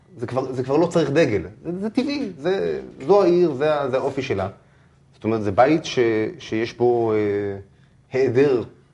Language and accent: Hebrew; Tel Aviv, Tel Aviv District, Israel; בית מאוד של תקשורת, של אמנות, של אמא שלי עיתונאית, אחי עבד ברדיו שנים. זה הייתה האווירה בבית. אמא שלי מתעסקת בכל התחום של ה-New Age, הדברים האלה. אבל כל האווירה, כל החברה, כל מי שנמצא בבית, כל מי שעובר, כל מי שמגיע, זה צפון תל אביב קלאסי.